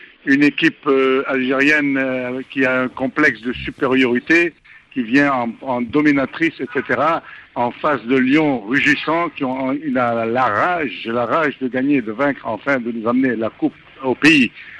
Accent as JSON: {"language": "French", "country": "Senegal", "said": "Je suis un Sénégalais d'origine libanaise."}